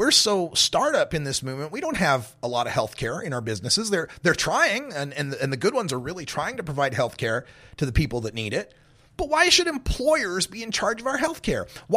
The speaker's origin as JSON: {"language": "English", "country": "United States", "said": "This is one of the things I am most ashamed about when it comes to being an American. And I love my country."}